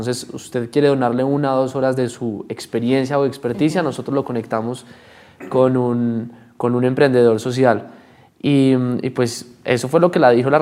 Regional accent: Colombia; un gran reconocimiento como colombiano estar en esa lista

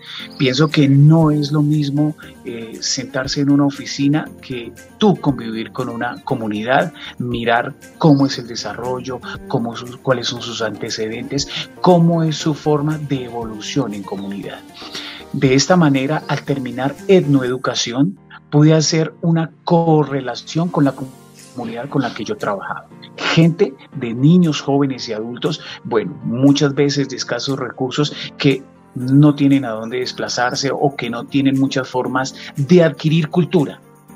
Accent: Colombia

